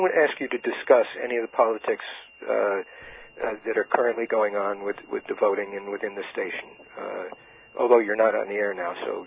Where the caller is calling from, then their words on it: New York, United States; Let's just say the lower Hudson Valley.